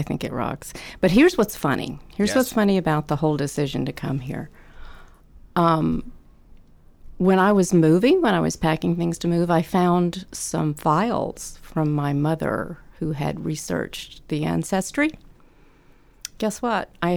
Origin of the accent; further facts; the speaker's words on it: Deep South, United States; also born or lived in Mississippi / Alabama / Tennessee; Born there, but grew up in the South, the deep South. Mississippi, Alabama, Tennessee.